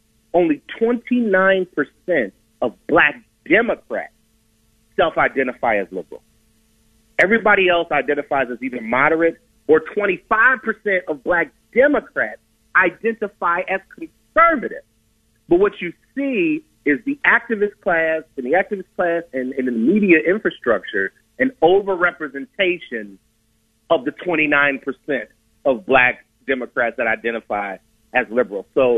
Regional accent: Ohio, United States; And I'm from the inner city. I'm from South Collinwood. So I understand. I grew up I was born in the 80s, grew up in the 90s.

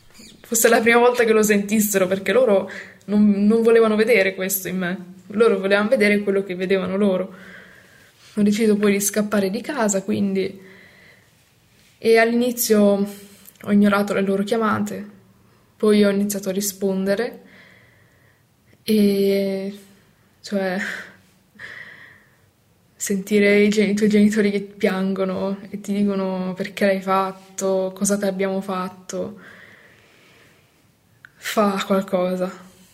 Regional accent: Emilia-Romagna, Italy; Vengo dalla provincia di Bologna

